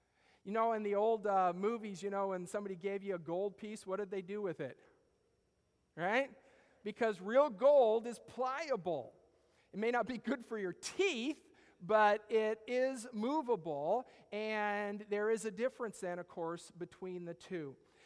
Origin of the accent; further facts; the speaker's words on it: Washington, United States; I grew up out in Washington State, and in the mountains of the Cascades, we used to do a lot of hiking and camping in the high mountains